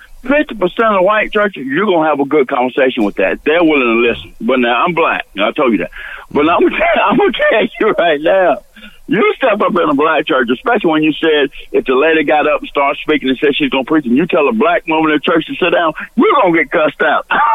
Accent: North Carolina, United States; First off, I'm from North Carolina. That's Green. It's called the Triad: Greensboro, Winston-Salem, and High Point.

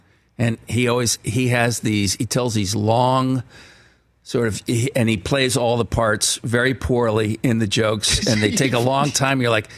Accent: Newport Beach, California, United States; I grew up in Newport Beach and played water polo there, and then went into, got a... I guess an athletic scholarship at USC and played there.

